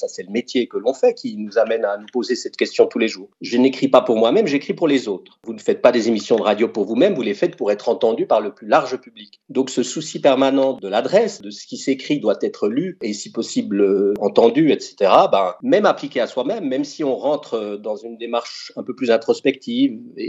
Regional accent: Bourgogne-Franche-Comté, France; je suis jurassien, je suis même plus que ça, je suis à Joulot.

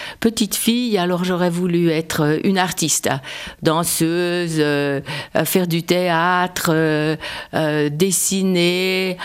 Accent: Porrentruy, Jura, Switzerland; à Porrentruy. À 15 ans, j'ai travaillé dans le commerce de ma mère.

